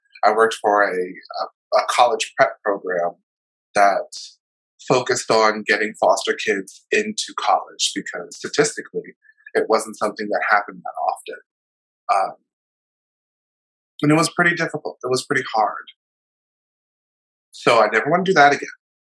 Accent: New York, United States; I'm originally from Long Island.

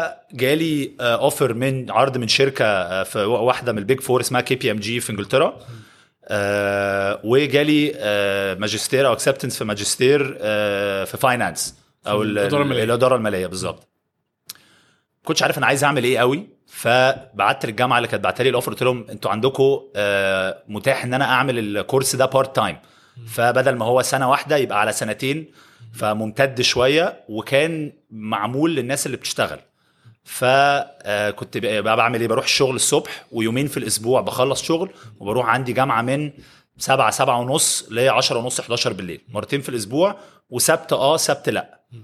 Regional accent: Egypt; moved away as an adult; انا كبرت في مصر، درست النظام المدرسي الانجليزي، فعملت الجي سي اس ايز والاي ليفلز، وبعد كده سافرت جامعه في انجلترا.

